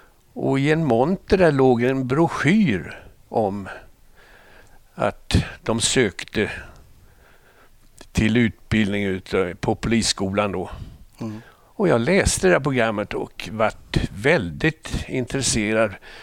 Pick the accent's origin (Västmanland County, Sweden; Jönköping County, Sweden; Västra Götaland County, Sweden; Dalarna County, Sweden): Jönköping County, Sweden; Jag är uppväxt på småländska höglandet.